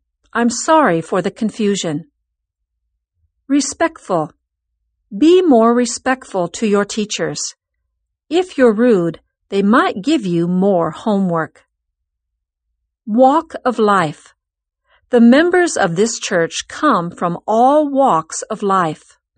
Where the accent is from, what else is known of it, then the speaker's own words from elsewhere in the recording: Texas, United States; moved away as an adult; It was my first time to live outside of my home state of Texas. With my move north came culture shock. I grew up in a big city in Texas, but it was no comparison to the tightly packed boroughs of New York